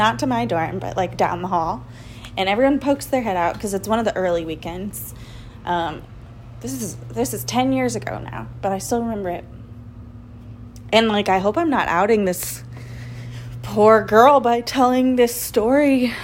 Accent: United States; I'm American, so I don't know where you are, but for me, this is like childhood ingredients.

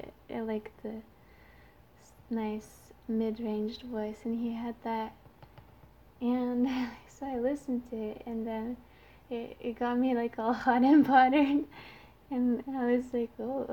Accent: Canada; first language French; English is a second language; I'm from Canada. Some people wonder about my accent. It's actually because my first language is French.

